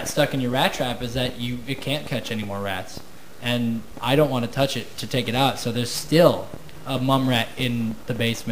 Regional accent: Midwest, United States; accent: Midwestern; Yes, he does have a Midwestern accent, as do I, just like you. We were all born and raised in the Midwest.

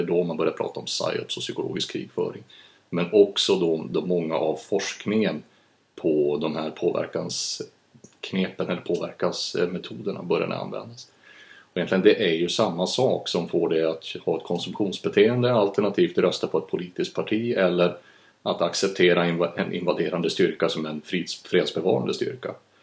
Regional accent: Kalix, Norrbotten County, Sweden; Många säger det, men jag tror aldrig jag har haft någon jättestark dialekt heller. Det blir nog värre när jag ringer hem och ska prata med föräldrarna hemma i Norrland.

